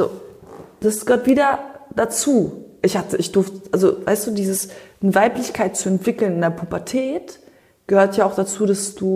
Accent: Berlin, Germany; ich komme aus Multikulti Berlin, bei mir gibt's alles, von Türke bis Kurdin bis Schwarz, Weiß, Gelb, Grün

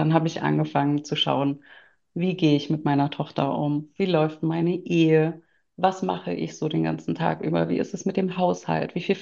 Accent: Berlin, Germany; Ich komme ursprünglich aus Berlin, lebe in Berlin, bin Mitte 30

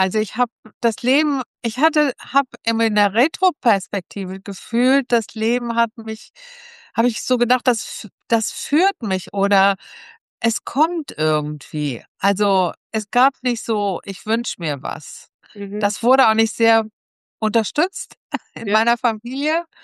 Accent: Mönchengladbach, North Rhine-Westphalia, Germany; born there; now in Düsseldorf, Germany; Ja, aktuell lebe ich jetzt schon über 20 Jahre in Düsseldorf, bin geboren in Mönchengladbach, also nicht weit weg von zu Hause gekommen sozusagen, aber Düsseldorf ist meine Wahlheimat. Ich mag das Städtische, das Urbane, das ist so ein bisschen meine Welt.

